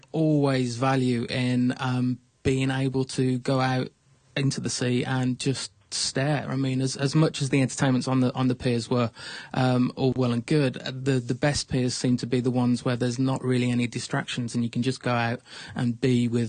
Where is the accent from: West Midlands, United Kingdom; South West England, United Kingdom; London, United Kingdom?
West Midlands, United Kingdom; Birmingham; we grew up in Birmingham, obviously, and went to the seaside.